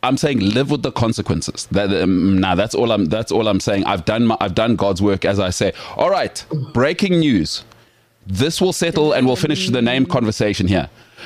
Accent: Sandton, Gauteng, South Africa; So this thing of thinking I grew up in Sandton and I can get exotic with it.

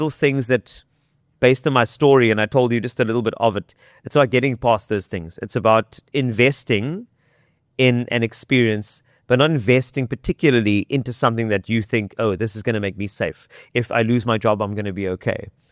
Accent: South Africa; no, I'm from South Africa.

